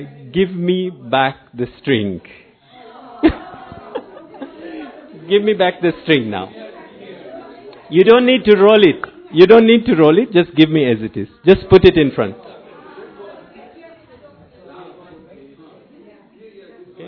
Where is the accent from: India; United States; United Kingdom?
India; Mount Abu, Rajasthan; I am from Mount Abu.